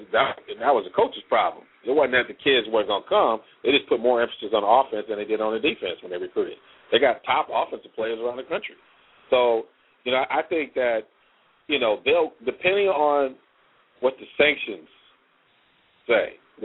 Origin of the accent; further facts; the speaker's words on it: Michigan, United States; I'm from Michigan, but I hate anything on our Midwest economy like this.